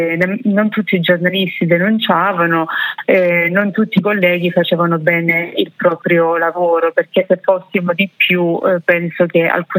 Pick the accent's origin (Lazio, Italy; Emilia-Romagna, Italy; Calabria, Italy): Calabria, Italy; Cinquefrondi; io sono di Cinquetroni, quindi parliamo di 10 chilometri di distanza